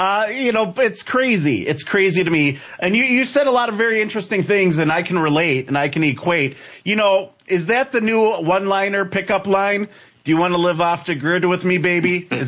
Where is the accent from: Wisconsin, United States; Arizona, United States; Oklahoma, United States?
Wisconsin, United States; I'm from Wisconsin. That's where I got this silly accent from, right? People north of Illinois can understand me completely.